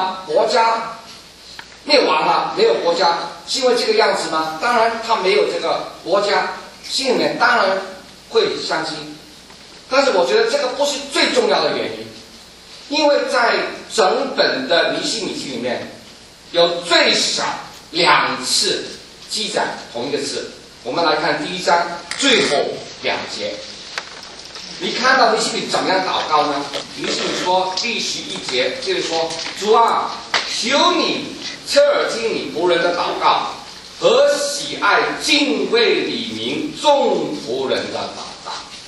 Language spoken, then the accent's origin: Chinese; Guangdong, China; 因为我来讲，我是广东人。